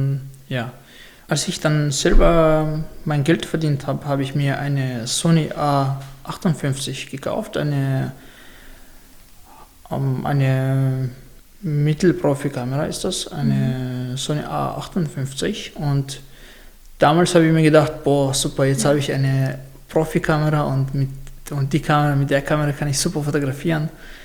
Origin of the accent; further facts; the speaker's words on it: Chechnya, Russia; now in Austria; Also ich komme selber aus Tschetschenien.